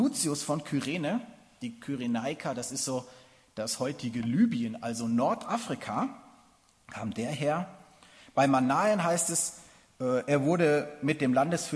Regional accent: Germany; Ich glaube, wir sind noch nicht bereit. Wir sind ja Deutsche.

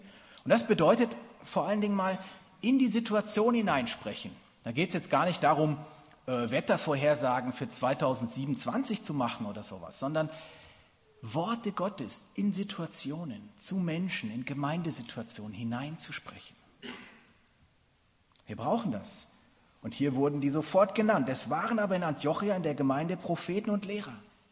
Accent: Germany; Ich glaube, wir sind noch nicht bereit. Wir sind ja Deutsche.

